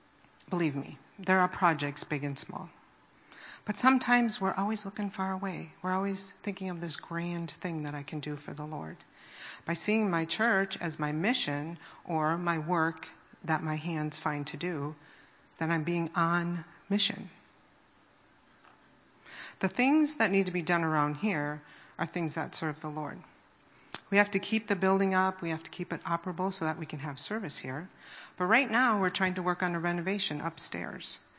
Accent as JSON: {"language": "English", "town": "Green Bay", "region": "Wisconsin", "country": "United States", "tie": "born or raised there", "said": "So we grew up in Green Bay, Wisconsin. We were both brought up in very middle-class homes, hardworking parents. He was raised Roman Catholic. I was raised Presbyterian."}